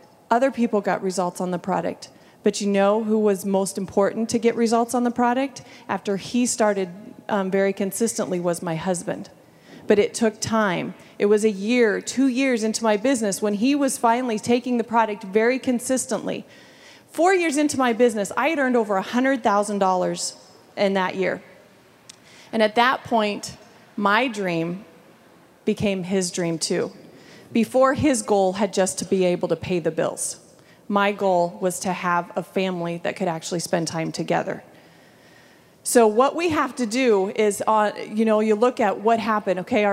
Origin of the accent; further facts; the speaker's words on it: Columbus, Nebraska, United States; from Columbus, Nebraska, and can I say I'm absolutely thrilled to be here.